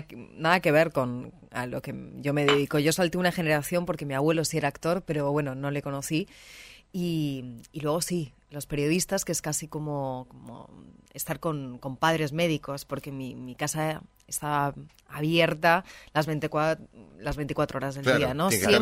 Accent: Spain; Soy española.

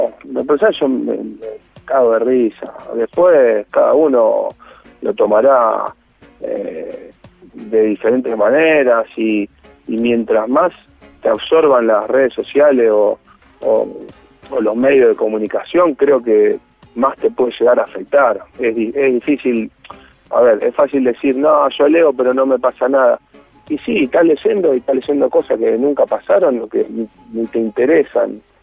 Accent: Argentina; Yo como argentino también me considero

